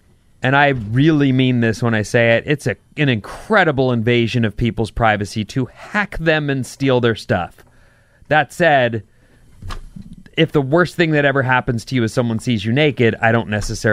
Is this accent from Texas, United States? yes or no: no; Irvine, California, United States; because I grew up in Irvine, which is... all tract homes.